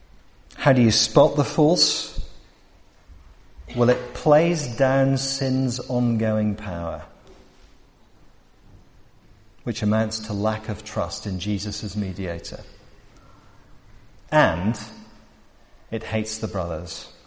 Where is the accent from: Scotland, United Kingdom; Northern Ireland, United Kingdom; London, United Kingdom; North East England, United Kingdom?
Scotland, United Kingdom; Now, you can tell that I'm properly Scottish when I'm watching sport.